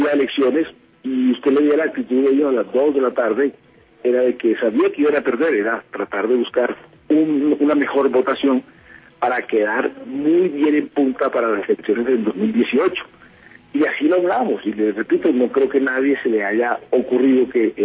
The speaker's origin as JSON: {"language": "Spanish", "country": "Colombia", "said": "como pueblo colombiano"}